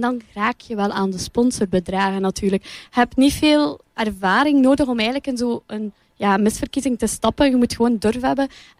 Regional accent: Zottegem, Flanders, Belgium; ik ben een Zottegemse, geboren en getogen in Zottegem. Ik ben 24 jaar

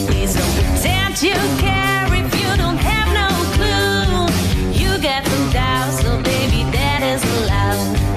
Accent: Ghent, Flanders, Belgium; Ja, ik ben van Gent bijvoorbeeld.

